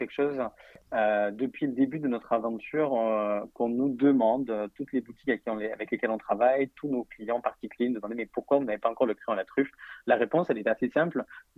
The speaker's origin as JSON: {"language": "French", "town": "Alès", "region": "Occitanie", "country": "France", "also_born_or_lived": "Paris region", "said": "moi, je suis originaire d'Alès, donc déjà, c'est pour une question absolument personnelle de se rapprocher de la famille et des amis sur place."}